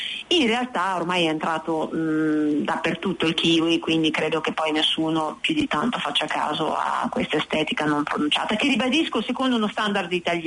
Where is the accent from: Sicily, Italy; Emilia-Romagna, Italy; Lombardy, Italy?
Emilia-Romagna, Italy; Io sono originaria della Romagna, anzi per la verità non mi sono mai mossa se non con frequenti lunghi viaggi, ma rimango molto innamorata della Romagna.